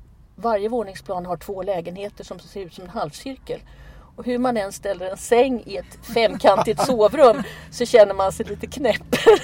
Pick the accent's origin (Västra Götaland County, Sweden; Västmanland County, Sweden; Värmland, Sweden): Västmanland County, Sweden; Västerås; Jag kommer från Västerås